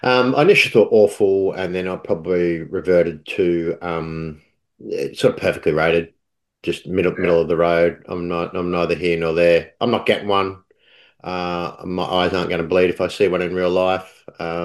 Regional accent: Australia; which as a an Aussie growing up, it's just you do that shit in the off season.

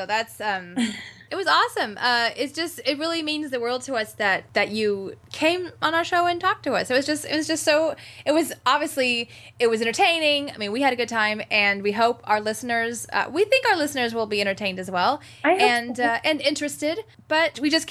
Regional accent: Ireland; Like, look, I worked on Outlander, and you're hot, and I'm Irish, so we need to talk.

